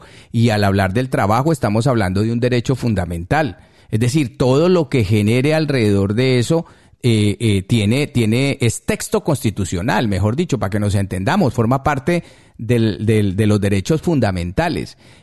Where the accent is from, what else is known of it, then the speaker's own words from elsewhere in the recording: Colombia; ambos muy interesados como colombianos en el exterior